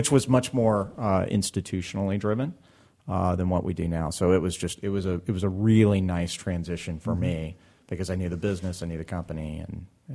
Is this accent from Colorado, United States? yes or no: no; Montgomery, Alabama, United States; I grew up in Montgomery, Alabama, a little bit bigger than Decatur, Illinois, but still a good bit smaller than the Tampa Bay area.